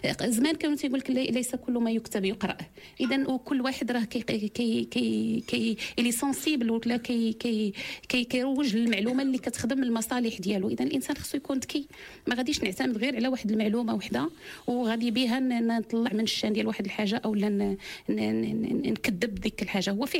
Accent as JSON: {"language": "Arabic", "country": "Morocco", "said": "هي ماشي غير علاقتنا احنا كمغاربه بالاجهزه الالكترونيه"}